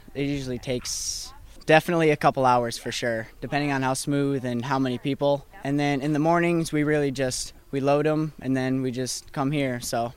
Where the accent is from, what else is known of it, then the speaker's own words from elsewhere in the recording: Grand Park, Illinois, United States; Grand Park, Illinois. Tiny.